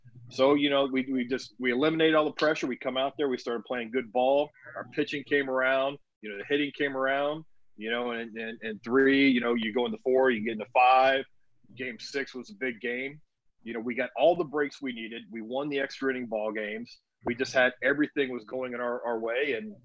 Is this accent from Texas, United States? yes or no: yes; Houston, Texas, United States; I mean, I grew up in Houston, so I grew up a huge, you know, Astro.